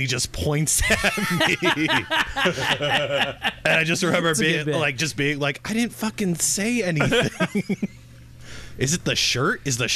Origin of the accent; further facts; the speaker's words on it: Alexandria, Virginia, United States; Oh, well, I hail from Alexandria, Virginia.